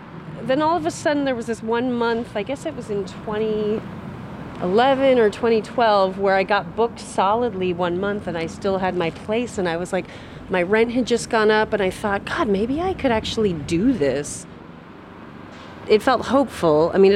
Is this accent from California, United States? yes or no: yes; Fremont, California, United States; I grew up in Fremont. Since I was 2, I lived in Fremont in the Bay Area, which is about an hour away.